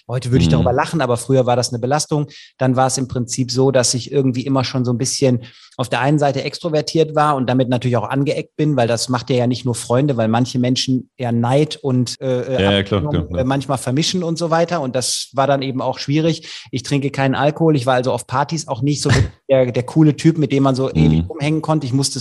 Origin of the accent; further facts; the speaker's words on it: Leverkusen, North Rhine-Westphalia, Germany; Ich komme ja aus Leverkusen